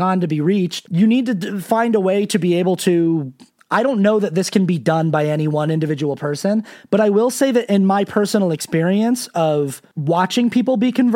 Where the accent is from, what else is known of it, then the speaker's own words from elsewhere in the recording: Sandy, Utah, United States; I was raised in the Mormon church in Sandy, Utah.